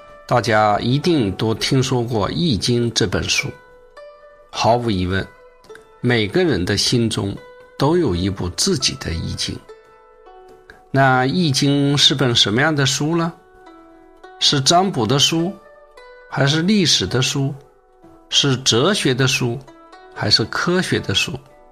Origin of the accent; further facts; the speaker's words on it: China; 自古以来，我们中国人的所思所想、所作所为，其实都与这部书有着千丝万缕的联系。